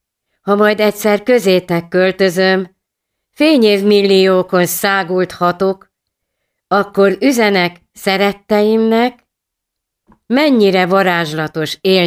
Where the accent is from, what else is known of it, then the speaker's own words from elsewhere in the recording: Monorierdő, Pest, Hungary; Én Monori Erdőről jöttem